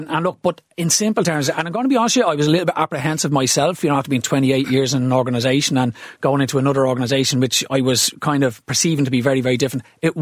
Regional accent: Ballymun, County Dublin, Ireland; that was my father looking at me growing up in Ballymun

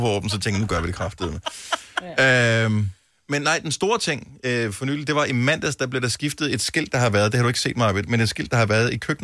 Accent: Bogense, Region of Southern Denmark, Denmark; jeg bor i området, ude på diget i Bogense, hvor jeg voksede op, på vej ud mod Stejvemølle.

